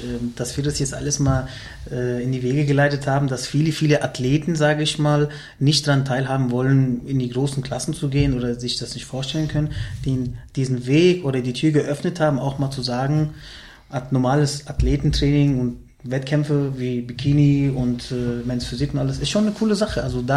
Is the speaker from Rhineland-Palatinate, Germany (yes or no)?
no; Hesse, Germany; born there; aber auf gut Deutsch oder Hessisch sage ich nur, dass ich der gebürtige Hesse bin.